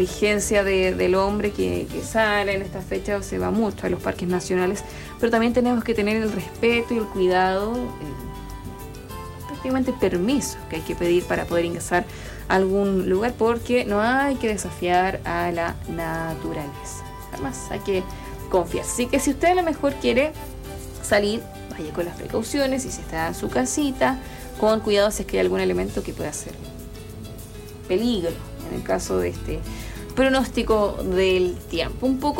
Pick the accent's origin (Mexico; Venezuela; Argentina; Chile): Chile; algunos como buen chileno estamos igual, cierto, ahí grabando